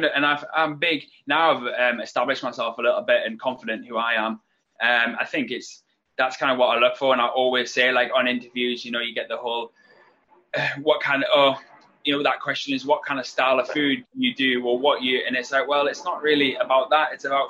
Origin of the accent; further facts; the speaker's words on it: United Kingdom; Being British, like we have small family